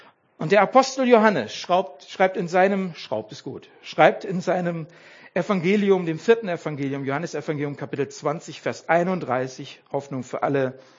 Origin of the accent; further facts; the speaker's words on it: Mülheim an der Ruhr, North Rhine-Westphalia, Germany; Ich bin ja im Ruhrpott aufgewachsen. In Mülheim an der Ruhr.